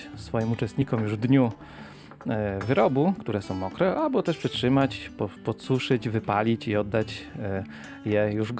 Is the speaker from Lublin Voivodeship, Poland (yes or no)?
no; Lesko, Subcarpathian Voivodeship, Poland; Taki związek jest, że ja jestem rodowitym bieszczadnikiem. Pochodzę z Leska, urodziłem się w Lesku. Tam 30 lat spędziłem na działalności społecznej, kulturalnej.